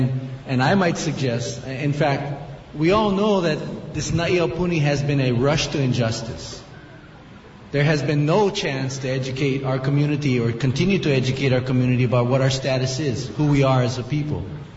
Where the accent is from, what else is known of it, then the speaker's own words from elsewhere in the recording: Hawaii, United States; Because it is contrary to our status as Hawaiian nationals on the Hawaiian kingdom.